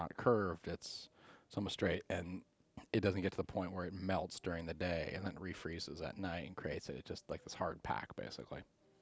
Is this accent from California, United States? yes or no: yes; California, United States; I grew up in Southern California mountains